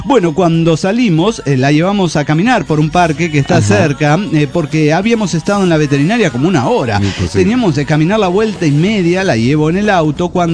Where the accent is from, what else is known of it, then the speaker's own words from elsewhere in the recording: Argentina; now in Kansas, United States; Me mudé de Argentina a Kansas, Estados Unidos de Norteamérica, hace 15 años.